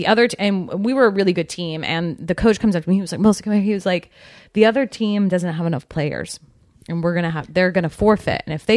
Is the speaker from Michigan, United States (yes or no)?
no; Georgia, United States; accent: Southern; I'm from Georgia.